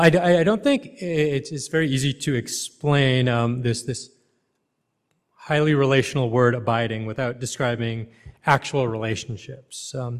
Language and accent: English; Canada; at a church that I grew up back in Canada.